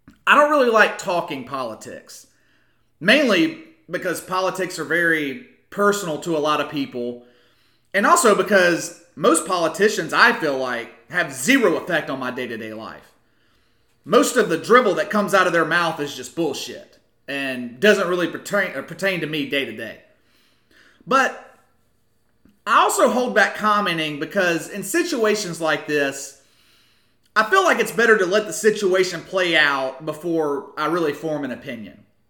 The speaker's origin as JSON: {"language": "English", "country": "United States", "tie": "born there", "said": "I'm glad that I was born in America. I consider myself blessed to be born in this country."}